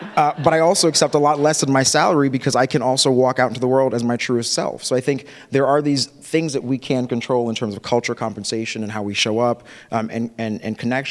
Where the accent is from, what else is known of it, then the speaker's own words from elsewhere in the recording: Jamaica; I'm also Jamaican, so the joke is always you have three jobs, right?